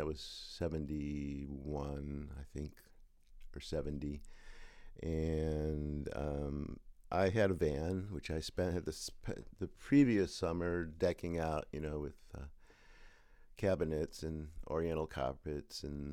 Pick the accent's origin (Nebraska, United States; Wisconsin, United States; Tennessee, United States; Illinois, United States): Illinois, United States; Chicago; I mean, I grew up in Chicago, in the city